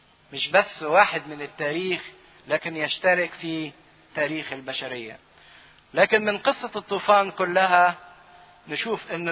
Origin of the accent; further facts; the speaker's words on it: Egypt; احنا مش عرب، احنا مصريين، احنا من نسل حام.